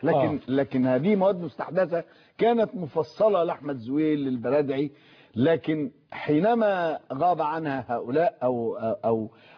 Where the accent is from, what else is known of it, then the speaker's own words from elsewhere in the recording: Egypt; ما الجوازات عندنا في مصر ما عندهاش افاده.